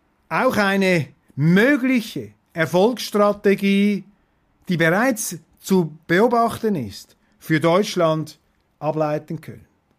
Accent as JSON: {"language": "German", "country": "Switzerland", "said": "so wie ich sie sehe, als Schweizer von außen."}